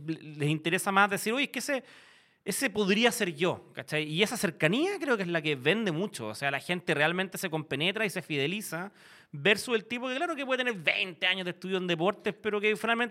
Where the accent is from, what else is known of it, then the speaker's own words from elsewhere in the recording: Colombia; born there; Soy colombiano.